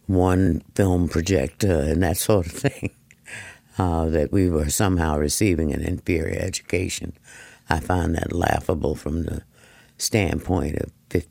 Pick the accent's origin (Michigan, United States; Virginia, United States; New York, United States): Virginia, United States; Charlottesville; I was born in Charlottesville. All my public school education was here in Charlottesville, first at all-black Jefferson Elementary School and then all-black Burleigh High School, which was an excellent school.